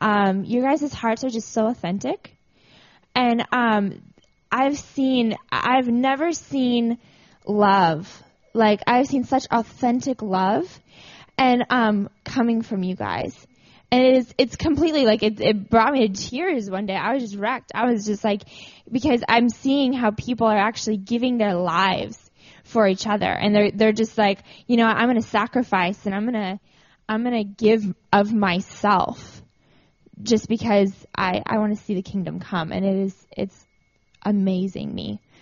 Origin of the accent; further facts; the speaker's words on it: Alberta, Canada; now in United States; I'm from Alberta, Canada, originally. Been living in California for the last 3 years.